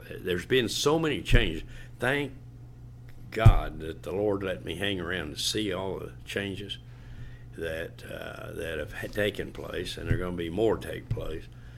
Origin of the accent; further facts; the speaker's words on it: Hughes, Oklahoma, United States; Muskogee County. Yeah. I'm from Hughes.